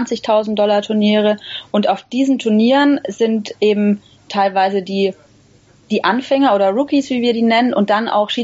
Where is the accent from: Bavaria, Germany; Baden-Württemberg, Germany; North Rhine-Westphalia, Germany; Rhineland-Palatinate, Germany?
Bavaria, Germany; Würzburg; ich komme aus Würzburg